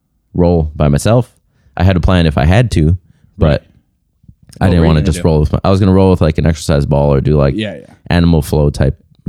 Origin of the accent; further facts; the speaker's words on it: Milwaukee, Wisconsin, United States; I grew up in Milwaukee, but we lived on like there was a big field in our backyard.